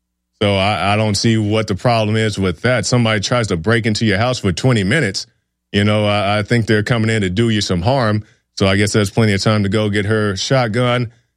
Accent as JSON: {"language": "English", "region": "Oklahoma", "country": "United States", "said": "back when I was in Oklahoma, from my home state of Oklahoma."}